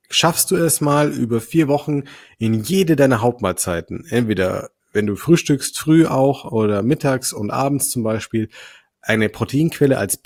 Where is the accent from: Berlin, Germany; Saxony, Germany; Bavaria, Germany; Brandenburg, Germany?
Bavaria, Germany; Ich komme aus Franken. Bei mir ist Brotzeit Grundnahrungsmittel.